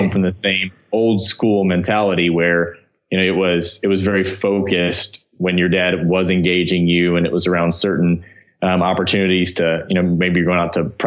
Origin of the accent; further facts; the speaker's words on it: Bryan, Ohio, United States; My hometown is called Bryan, Ohio. So it's about 2 hours north of Dayton, okay. Way up in the northwest corner of the state.